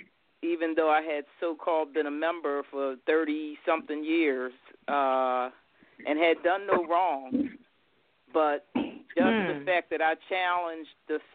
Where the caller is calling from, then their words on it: Philadelphia, Pennsylvania, United States; I'm calling from Philadelphia.